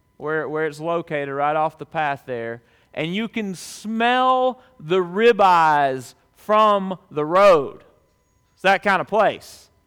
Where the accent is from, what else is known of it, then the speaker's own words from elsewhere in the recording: Dothan, Alabama, United States; Now, this was the place in my hometown of Dothan, Alabama.